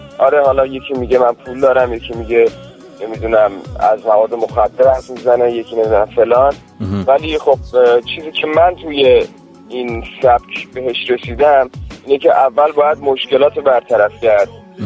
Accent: Tehran, Tehran Province, Iran; یکی دو ماه دیگه میشم 26 ساله. بعد عرضم حضورتون از تهرانم و 25 ساله که تو تهران دارم زندگی میکنم.

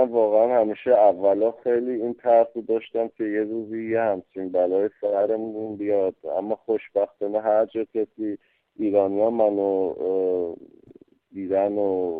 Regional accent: Germany; also born or lived in Iran; من تو ایران به دنیا آمدم بعد از 9 سالگی تو آلمانم یه تو اینجا بزرگ شدیم.

